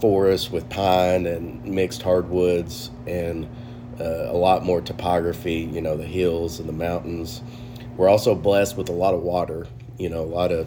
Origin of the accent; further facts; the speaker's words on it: Kiowa, Oklahoma, United States; I grew up in Kiowa, which is just down the road here from Ty Valley, from the Choctaw Lodge.